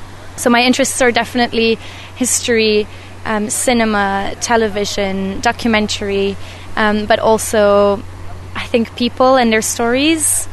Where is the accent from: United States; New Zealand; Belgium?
Belgium; I'm 24 years old and I'm from Belgium.